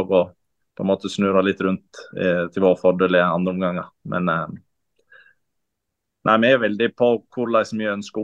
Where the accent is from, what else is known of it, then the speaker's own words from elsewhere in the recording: Kaupanger, Vestland, Norway; Jeg er fra Kaupanger, som er 10 minutter fra